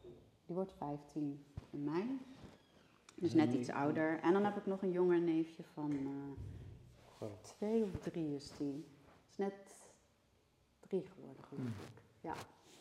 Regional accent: Arnhem, Gelderland, Netherlands; also born or lived in Oldebroek; En ik ben opgegroeid in Arnhem. En dus alleen maar geboren in Oldebroek en daarna...

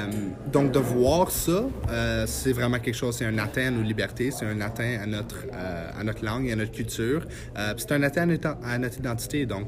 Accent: Hammond, Ontario, Canada; comme je viens de Hammond

